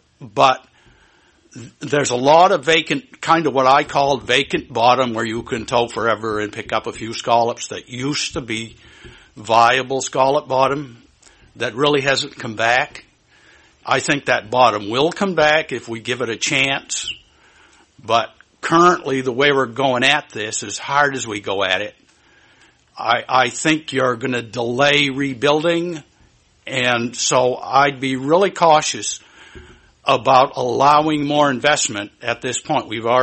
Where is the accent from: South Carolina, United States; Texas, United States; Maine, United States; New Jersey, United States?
Maine, United States; Trescott; I'm from Trescott, Maine.